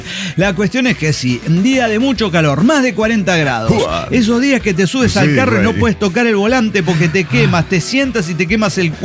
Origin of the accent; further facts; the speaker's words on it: San Rafael, Mendoza, Argentina; born there; now in San Luis, Argentina; yo nací en San Rafael, Mendoza. Ahora estoy en San Luis, pero sí, por cuestiones de que me mudé de santo, nada más.